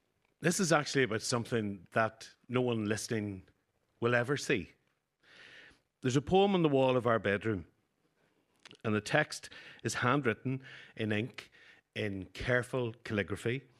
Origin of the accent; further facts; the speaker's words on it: Newry, Northern Ireland, United Kingdom; because I'm from Newry and my wife is from Derry